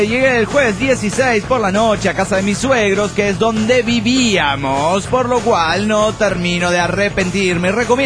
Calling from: Tijuana, Baja California, Mexico; de Tijuana

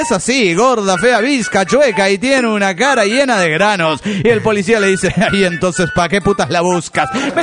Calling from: Cochabamba, Bolivia; Soy mono virtual de Cochabamba, Bolivia.

